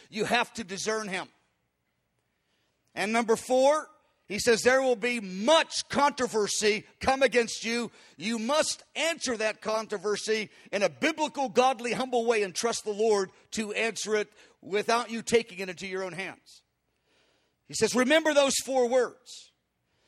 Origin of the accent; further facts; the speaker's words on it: Kansas City, Missouri, United States; also born or lived in St. Louis; because I grew up in Kansas City. I was here 20 years and then St. Louis for 7.